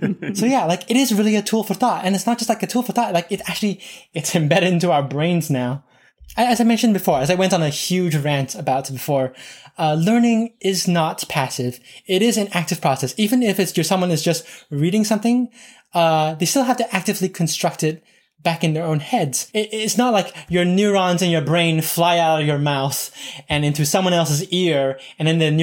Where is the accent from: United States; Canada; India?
Canada; Justin Trudeau of Canada, where I'm originally from Canada